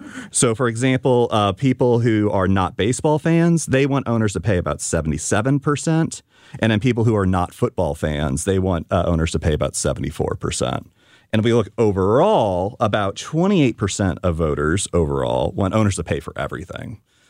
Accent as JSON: {"language": "English", "town": "St. Louis", "region": "Missouri", "country": "United States", "tie": "born or raised there", "said": "I was born and raised in St. Louis, and people ask me, who do I follow?"}